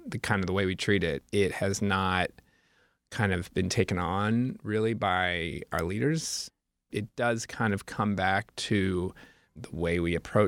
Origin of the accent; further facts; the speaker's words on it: Arizona, United States; You know, growing up in Arizona, there always were stories about migrants and people dying in the desert